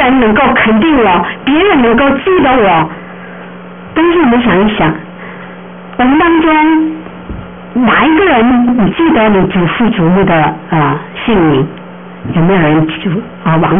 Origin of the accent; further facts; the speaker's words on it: South Korea; Chinese is a second language; 比如说我是韩国人，那你讲普通话讲得好，怎么样怎么样好，也不能跟那个中国人那样好